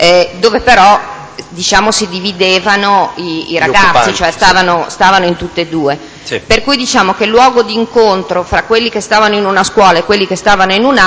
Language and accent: Italian; Genoa, Liguria, Italy; born there; Sono nata a Genova il 20 luglio del 1959.